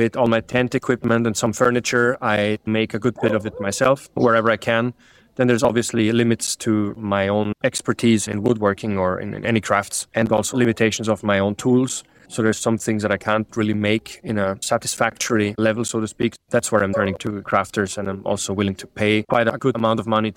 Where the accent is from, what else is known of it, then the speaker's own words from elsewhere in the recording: Austria; Although I'm from Austria and not from a country that's traditionally associated with lower prices.